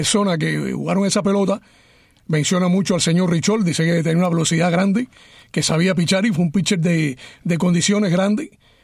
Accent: Chaparra, Las Tunas, Cuba; principalmente a mi pueblo, Chaparra, Puerto Padre, Delicia, San Manuel, Cordero, en Tuna.

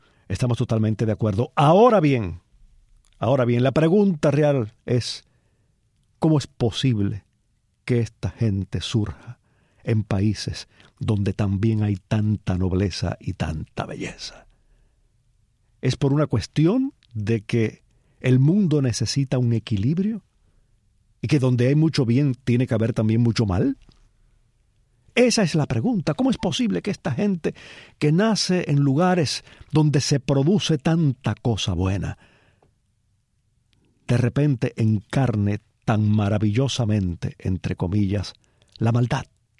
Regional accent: Cuba

